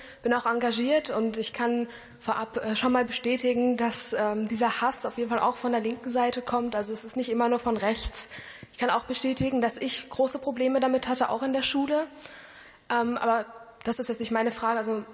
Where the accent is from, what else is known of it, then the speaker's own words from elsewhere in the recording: Hesse, Germany; ich bin 18 Jahre alt und ich komme aus Hessen.